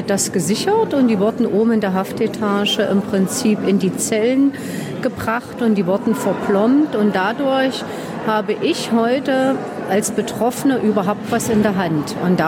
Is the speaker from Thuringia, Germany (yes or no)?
yes; Worbis, Thuringia, Germany; Also die Akten bei uns im Kreis, wo ich herkomme, Worbis, also ich wohnte im Eichsfeld